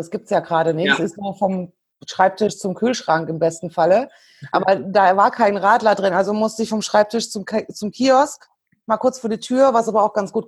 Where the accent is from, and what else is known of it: Cologne, North Rhine-Westphalia, Germany